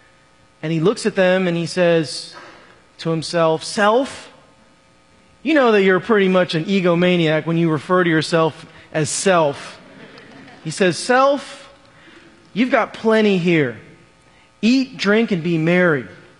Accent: Chicago, Illinois, United States; Back in the 90s, I grew up in Chicago, really in the heyday of Chicago Bulls basketball.

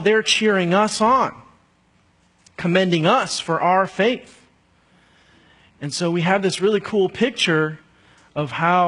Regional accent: Chicago, Illinois, United States; And I'm a Bulls fan because I'm from Chicago.

